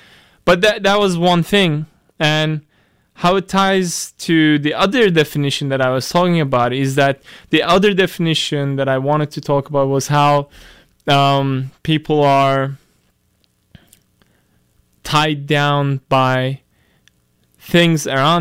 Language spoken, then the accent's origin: English; Turkey; English is a second language; I have a lot of those growing up in Turkey